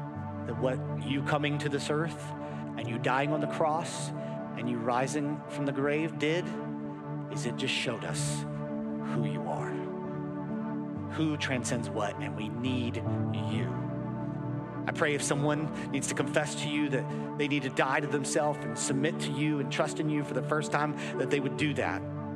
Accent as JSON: {"language": "English", "country": "United States", "said": "And I'm an American. I don't even know like how water gets in my faucet fully, you know?"}